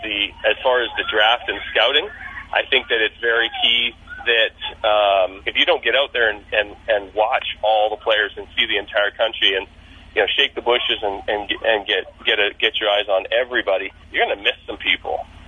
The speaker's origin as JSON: {"language": "English", "country": "Canada", "said": "we are Canadian, so it's you start a little younger."}